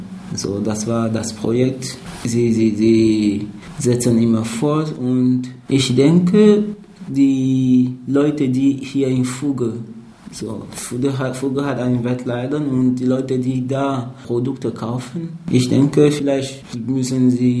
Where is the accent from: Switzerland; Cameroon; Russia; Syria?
Cameroon; Balevin, West; German is a second language; also born or lived in Douala; ich komme aus Kamerun. Ich bin im Westkamerun geboren, nämlich in Balevin. Das ist ein Dorf in der Nähe von Tchang. Und nach dem Abitur bin ich in Douala umgezogen, wo ich Germanistik an der Universität von Douala studiert habe.